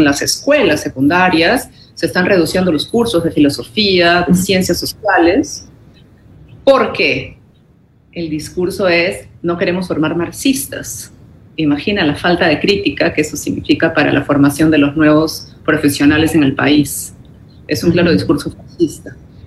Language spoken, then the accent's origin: Spanish; Peru; yo soy socióloga peruana